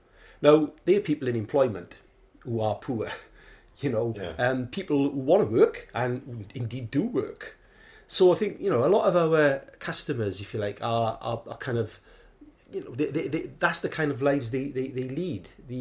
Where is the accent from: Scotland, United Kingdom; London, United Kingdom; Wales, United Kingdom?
Wales, United Kingdom; Penrhiwceiber; I'm from Penrhyn in the Cannon Valley. I'm a proud Khyber boy.